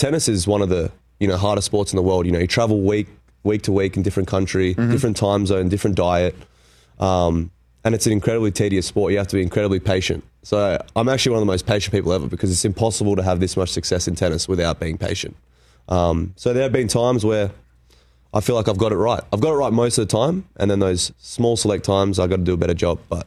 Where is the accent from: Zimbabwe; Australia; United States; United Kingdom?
Australia; Canberra, Australian Capital Territory; You know, I grew up in Canberra and, you know, I never fell in love with tennis early on.